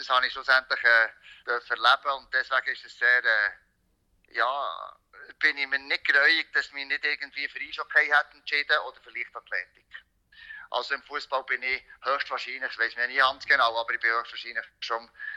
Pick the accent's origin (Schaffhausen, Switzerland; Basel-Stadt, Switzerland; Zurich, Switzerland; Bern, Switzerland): Bern, Switzerland; Im alten Wankdorf-Stadion, das hat natürlich als Berner sehr gefällt.